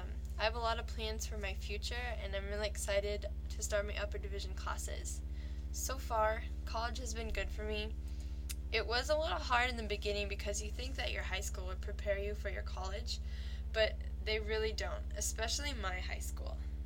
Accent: San Diego, California, United States; I was born and raised in San Diego, and I went to Claremont High School.

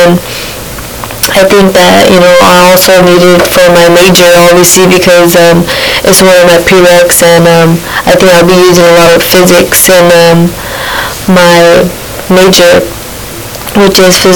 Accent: Livingston, California, United States; also born or lived in Merced, California; But, I was born in Merced, California, which is in Northern California. And I lived in Northern California my whole life.

